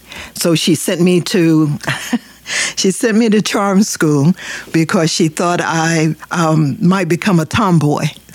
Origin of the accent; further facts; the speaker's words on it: Anadarko, Oklahoma, United States; born there; I was born in Anadarko, Oklahoma.